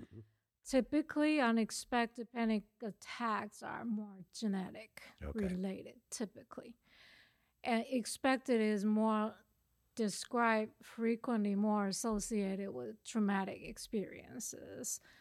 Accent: Taiwan; moved away as an adult; now in United States; So I came from Taiwan. I grew up in Taiwan. Came here after college, went to Virginia Tech, and my background is science.

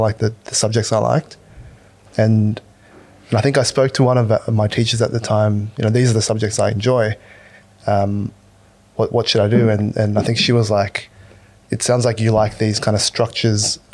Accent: Sydney, New South Wales, Australia; And then, yeah, we grew up in Sydney, the northern suburbs

